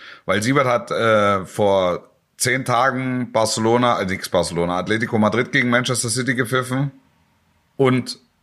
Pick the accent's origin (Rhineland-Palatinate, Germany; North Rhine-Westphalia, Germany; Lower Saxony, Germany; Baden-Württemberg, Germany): North Rhine-Westphalia, Germany; Dortmund; aber ich als Dortmunder würde auch die Pusteln kriegen